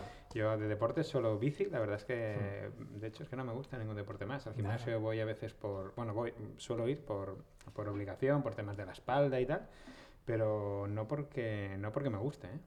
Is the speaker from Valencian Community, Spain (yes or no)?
yes; Alicante, Valencian Community, Spain; Nosotros que somos de Alicante